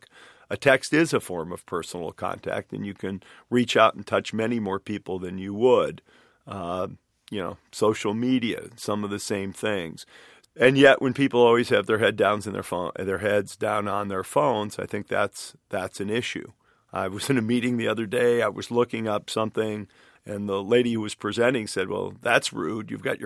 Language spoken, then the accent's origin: English; Detroit, Michigan, United States; also born or lived in Boston / Seattle; That was kind of a weird notion to me growing up in Detroit, living in Boston and in Seattle.